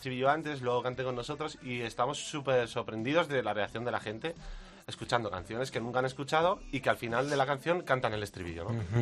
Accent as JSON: {"language": "Spanish", "town": "Valencia", "region": "Valencian Community", "country": "Spain", "said": "Nosotros somos de Valencia, estamos siempre en la playa"}